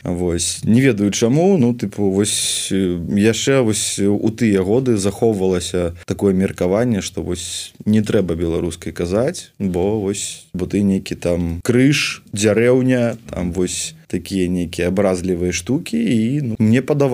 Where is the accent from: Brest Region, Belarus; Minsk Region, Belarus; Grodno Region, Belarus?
Grodno Region, Belarus; Hrodna; moved away as an adult; 21-й год я яшчэ быў у Беларусі, я паехаў у гародню да сваёй матулі, і паглядзеў, як мой родны горад стаў пустым.